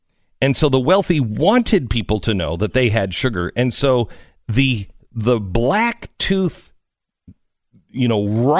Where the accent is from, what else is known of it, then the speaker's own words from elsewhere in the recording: Pacific Northwest, United States; remember when I was about 10 years old and growing up in the Pacific Northwest and seeing things on the news, you know, from the rest of the country, I think.